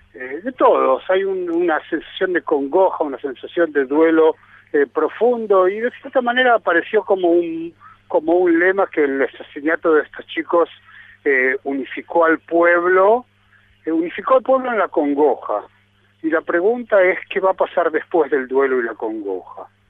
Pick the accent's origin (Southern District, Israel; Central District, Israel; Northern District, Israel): Southern District, Israel; Yo vengo del Negev, vivo a 11 kilómetros de la franja de Gaza